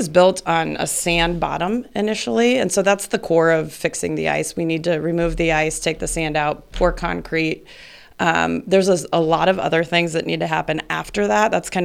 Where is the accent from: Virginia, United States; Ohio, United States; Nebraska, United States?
Nebraska, United States; Fremont; now in Elkhorn, United States; I live in Elkhorn. I'm from Fremont originally.